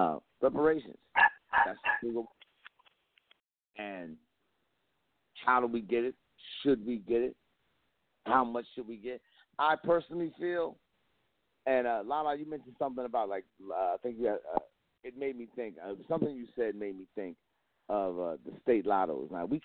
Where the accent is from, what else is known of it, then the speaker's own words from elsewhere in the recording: East Coast, United States; Like, growing up on the East Coast, one thing, and I tell people this all the time